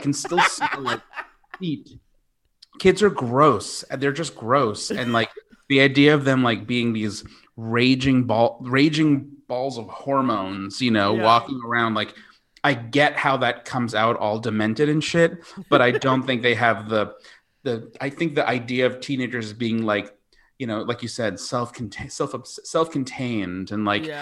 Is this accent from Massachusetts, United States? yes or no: no; Smithtown, New York, United States; Directly in the center of Long Island.